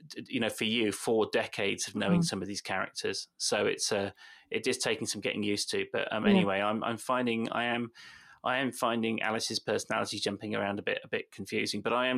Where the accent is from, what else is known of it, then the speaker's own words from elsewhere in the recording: South West England, United Kingdom; accent: West Country; My West Country accent does come on a bit